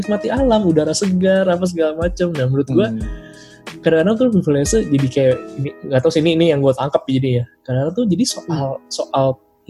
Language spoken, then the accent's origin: Indonesian; Jakarta, Indonesia; born there; gue lahir di Indonesia dan khususnya di Jakarta.